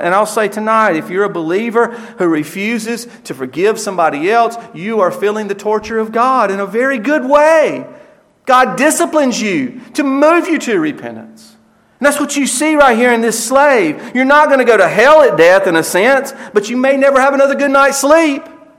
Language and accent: English; the South, United States; I'm a Southerner like you. But I'll tell you what, the South is filled with folks who love morality but don't love Christ.